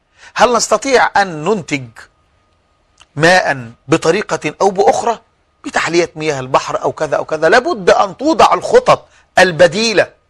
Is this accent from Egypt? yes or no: yes; Egypt; عندنا في مصر